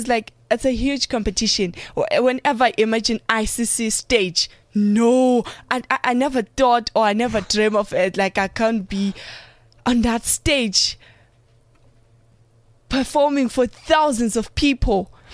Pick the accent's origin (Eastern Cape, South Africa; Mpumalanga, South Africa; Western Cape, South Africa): Mpumalanga, South Africa; I'm from Mpumalanga.